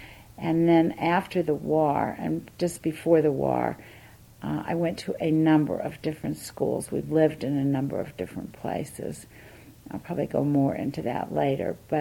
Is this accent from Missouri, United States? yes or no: yes; St. Louis, Missouri, United States; born there; I was born in St. Louis, Missouri, September 16, 1937